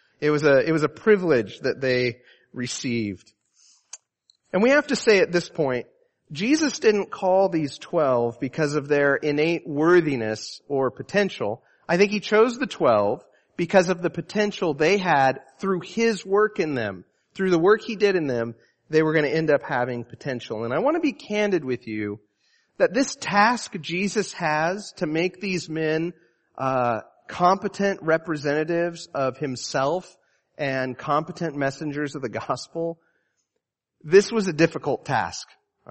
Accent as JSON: {"language": "English", "country": "United States", "said": "And that's important because I'm a Western person. I'm American. I like academics, right?"}